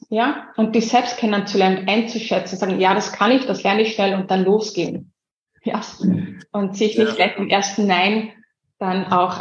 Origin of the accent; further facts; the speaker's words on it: Zell am See, Salzburg, Austria; born there; also born or lived in Carinthia / Switzerland / Vienna; Aber ich bin aus Salzburg, Zell am See, geboren. Dann ein bisschen in Kärnten aufgewachsen, ein bisschen in der Schweiz und dann auch in Wien.